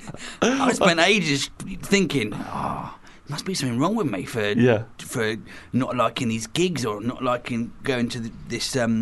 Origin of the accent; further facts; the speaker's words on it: Isle of Wight, South East England, United Kingdom; also born or lived in Norwich; now 38 years old. And I'm, well, where am I from? I think I grew up on the Isle of Wight, so I'd say I was from there.